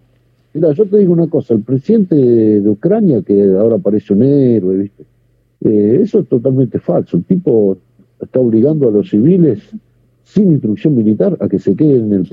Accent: Pilar, Buenos Aires Province, Argentina; now in Ukraine; Yo soy de Pilar, provincia de Buenos Aires.

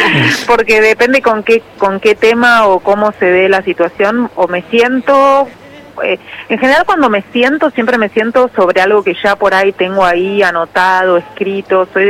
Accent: Buenos Aires, Argentina; como argentina y como porteña

